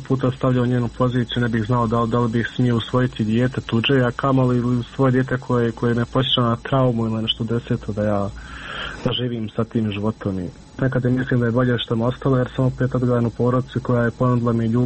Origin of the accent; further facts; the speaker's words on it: Miljevina, Republika Srpska, Bosnia & Herzegovina; mi smo svi gore iz Miljevine